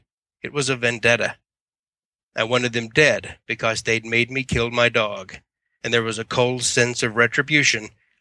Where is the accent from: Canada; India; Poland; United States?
Canada; Lethbridge, Alberta; also born or lived in Halifax, Canada; I was born in Halifax in 1950, and it was the nurses who named me … They said they couldn't stop my mother's bleeding. I don't think she ever got to hold me. We lived in an old house in Lethbridge, Alberta, near where Mama had grown up.